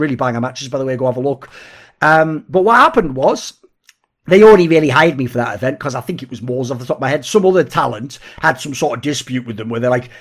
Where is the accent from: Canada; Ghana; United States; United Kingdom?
United Kingdom; It was in my home country, the only major ever in my home country, the United Kingdom.